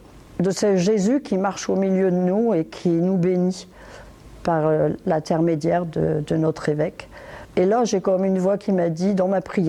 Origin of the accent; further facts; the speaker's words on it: Rheims, Hauts-de-France, France; born there; je suis née dans le Nord en 1939 à Rheims, près de Valenciennes. Je suis l'aînée d'une famille nombreuse. Une famille ouvrière